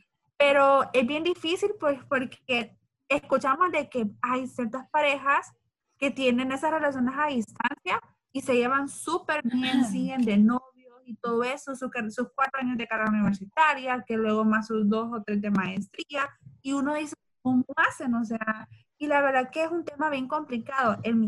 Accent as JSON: {"language": "Spanish", "country": "Honduras", "said": "nosotros somos de Honduras. Y ahorita en Honduras estamos pasando pues por una cuarentena"}